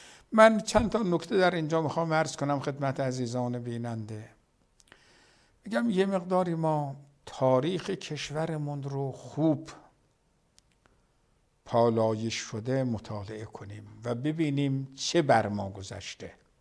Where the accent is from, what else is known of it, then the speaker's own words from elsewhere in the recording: Iran; به عنوان یک ایرانی که علاقه دارد به خاک وطنش